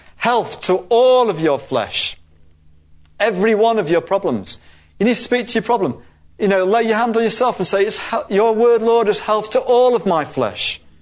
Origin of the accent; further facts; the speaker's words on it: Scotland, United Kingdom; born there; You know, I was born in Scotland, so when I say that.